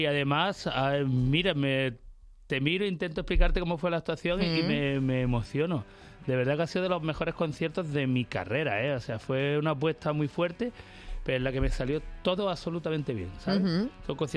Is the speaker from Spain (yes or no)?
yes; Andalusia, Spain; Y que soy además andaluz por los cuatro costados